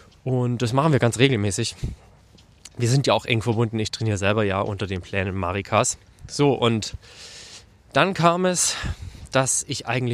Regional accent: Herrenberg, Baden-Württemberg, Germany; ich nehme hier mitten auf der Straße auf und gehe durch meine Heimatstadt Herrenberg

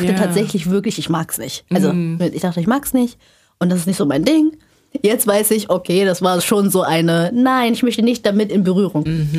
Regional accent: Rostock, Mecklenburg-Vorpommern, Germany; born or raised there

